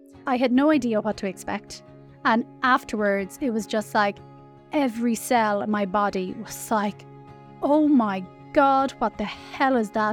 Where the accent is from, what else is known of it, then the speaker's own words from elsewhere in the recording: Connacht, Ireland; I grew up in Ireland, the west of Ireland, a small town, and Ireland was very Catholic back then.